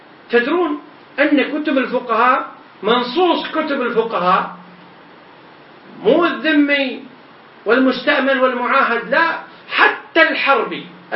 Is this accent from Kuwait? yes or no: yes; Kuwait; في موقع عندنا في الكويت للإفتاء